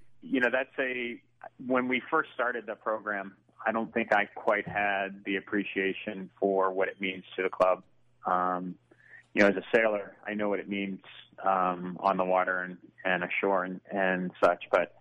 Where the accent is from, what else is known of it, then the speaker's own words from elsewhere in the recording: Maryland, United States; Well, I was born and raised on the Chesapeake Bay, and I'm the youngest of three kids